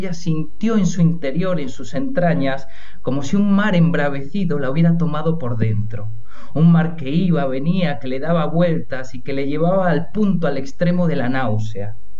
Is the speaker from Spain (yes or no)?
yes; León, Castile and León, Spain; yo digo que soy de León, si bien yo no nací en León, les aclaro, mi madre, Cristina, es la que es leonesa de nacimiento. León es una provincia y una ciudad que queda tierra adentro en el interior de España. Y mi padre es de Barcelona.